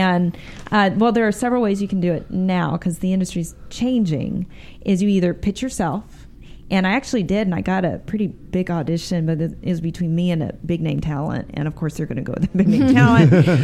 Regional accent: United States; accent: American; You don't need to have an American accent, and my American accent was very thick in French.

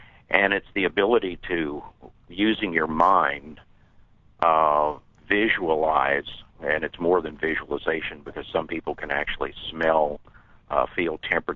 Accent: Texas, United States; moved away; also born or lived in Oklahoma; Now, I moved here, I guess, 20 years ago. And I grew up in Texas and Oklahoma and was in the Army and traveled around and came down here, fell in love with it.

